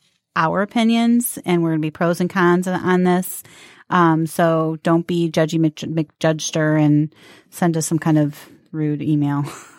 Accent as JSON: {"language": "English", "town": "Detroit", "region": "Michigan", "country": "United States", "said": "We're two moms from the Metro Detroit area trying to navigate through the stage of the terrible teenage years."}